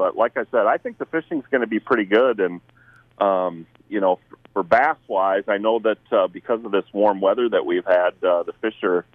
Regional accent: Riceville, Iowa, United States; There was a little lake in my hometown in Riceville, Iowa, and we used to fish for catfish and things like that when I was little

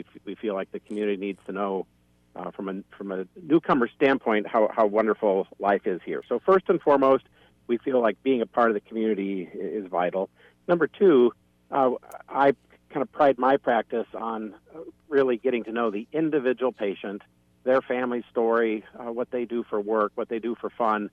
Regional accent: Cedar Falls, Iowa, United States; Yeah, I grew up in Cedar Falls, Iowa, attended high school there

